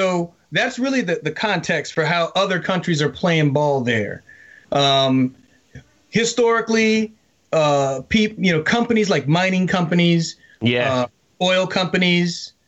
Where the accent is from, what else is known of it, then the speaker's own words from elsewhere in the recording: United States; right on. I'm an American.